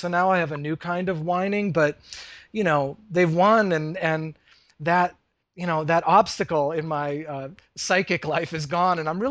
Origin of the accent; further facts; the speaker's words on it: Pennsylvania, United States; I grew up in Pennsylvania, not really close to Boston at all.